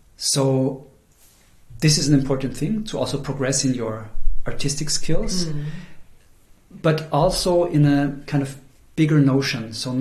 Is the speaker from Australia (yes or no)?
no; Austria; I'm from Austria, so the right-wing party won the last election.